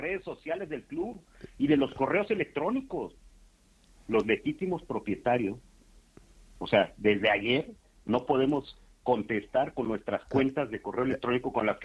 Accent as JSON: {"language": "Spanish", "country": "Mexico", "moved": "yes", "lives_now": "Spain", "said": "nosotros venimos, somos mexicanos y venimos aquí a España por ser un país serio."}